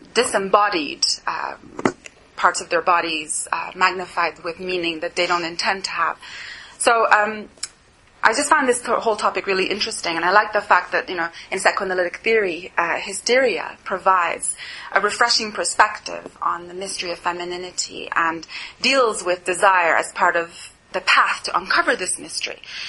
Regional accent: Montreal, Quebec, Canada; moved away as an adult; now in London, United Kingdom; I'm from Montreal, where I took a degree in psychology. I came over to London nearly 10 years ago now

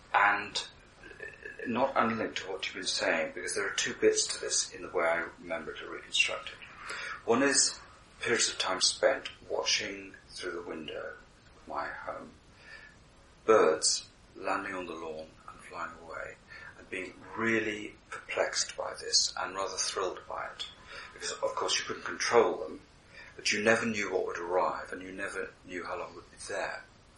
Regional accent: Cardiff, Wales, United Kingdom; I grew up in Cardiff, which is a port.

